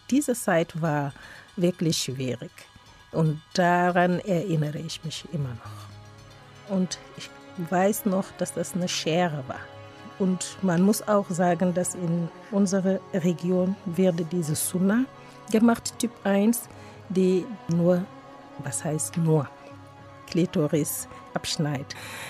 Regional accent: Senegal; moved away as an adult; now in Frankfurt, Germany; Ich komme aus dem Senegal und ich lebe in Frankfurt seit jetzt fast 30 Jahren. Ich bin als Studentin hier gekommen, wie das immer so anfängt, und dann bin ich geblieben.

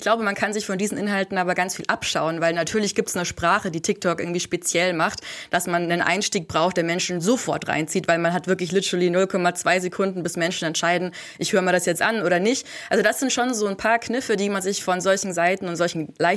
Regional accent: Bavaria, Germany; Ja, ich bin aufgewachsen in Oberbayern.

